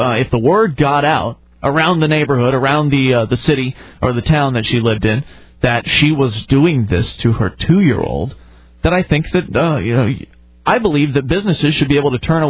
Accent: Florida, United States; We're from Florida.

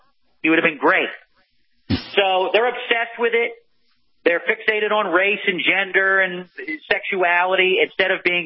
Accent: Philadelphia, Pennsylvania, United States; as much as I'm from Philly and love sports.

